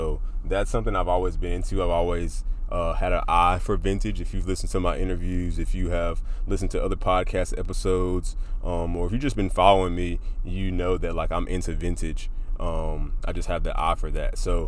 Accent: Burlington, North Carolina, United States; now in Greensboro, United States; So I made a jump to Greensboro from my hometown, Burlington, North Carolina, which is only like 30 minutes away.

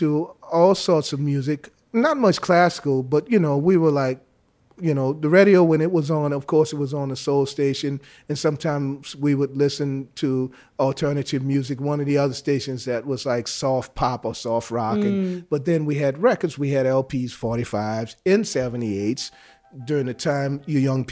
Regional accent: New Orleans, Louisiana, United States; I went to a school that was integrated, so I'm happy that I grew up in New Orleans and there was no racial or ethnic separation.

